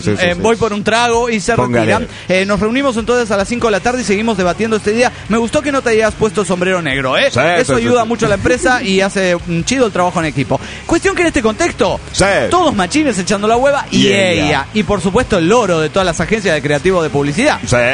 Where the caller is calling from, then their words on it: Bogotá, Bogotá Capital District, Colombia; de Bogotá, Colombia.